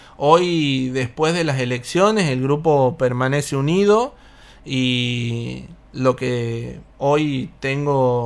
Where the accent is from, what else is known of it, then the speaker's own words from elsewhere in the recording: Pampa de los Guanacos, Santiago del Estero, Argentina; yo soy de Pampa de los Guanacos, me crié ahí, estudié afuera y volví, hoy tengo mi negocio y todo ahí.